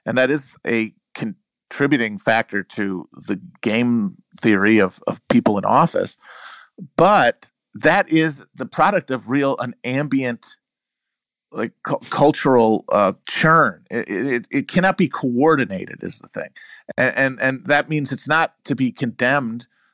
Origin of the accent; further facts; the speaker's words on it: United States; And so, like, as an American, like, I can hope certainly that there's good stuff in it